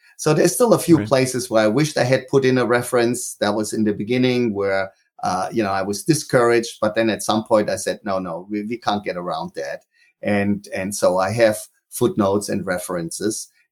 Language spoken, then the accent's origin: English; Munich, Bavaria, Germany; growing up in Munich, Germany, and then Chernobyl happened when I was, 23 or so.